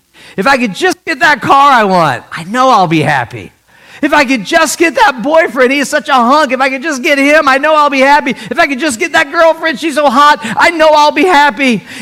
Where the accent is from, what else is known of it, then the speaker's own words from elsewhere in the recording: St. Louis, Missouri, United States; By the way, I'm from St. Louis. The Cardinals won that World Series.